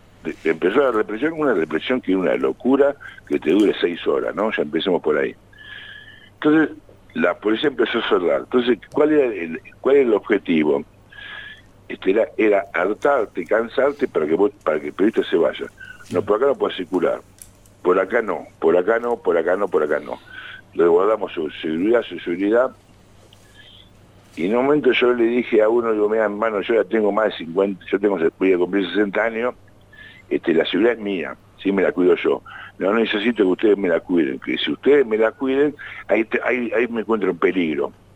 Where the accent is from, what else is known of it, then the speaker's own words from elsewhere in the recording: Jujuy, Argentina; Yo no soy nacional, yo soy de Jujuy.